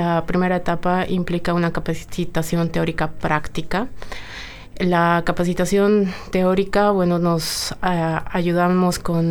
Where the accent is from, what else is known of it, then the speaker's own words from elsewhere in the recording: Bolivia; now in Uruguay; no soy de acá, soy de Bolivia y el Uruguay me ha recibido tan bien.